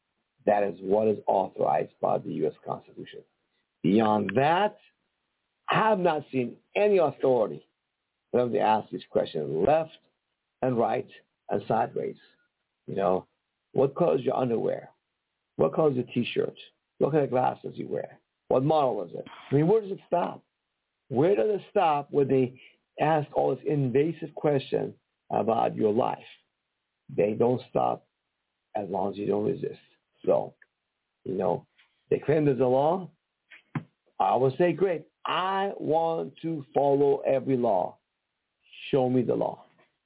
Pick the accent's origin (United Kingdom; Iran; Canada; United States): Iran; first language Persian; English is a second language; I'm from Iran. This is not my first language, English. My first language is Persian.